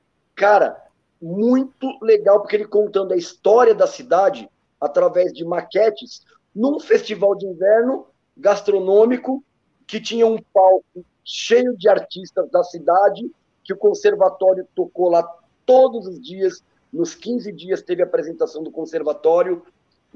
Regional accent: Guarulhos, São Paulo, Brazil; Eu sou guarulhense, nasci aqui no Estela Maris, então estou há 48 anos aqui na cidade, meus pais daqui. Então, eu sou o guarulhense da gema, né? Literalmente.

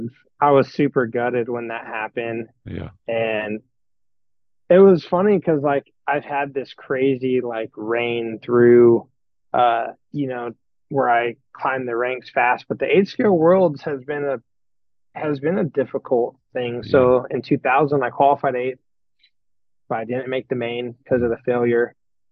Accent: United States; especially coming from US. Like, that was like as European as I feel like you could really go coming, being an American.

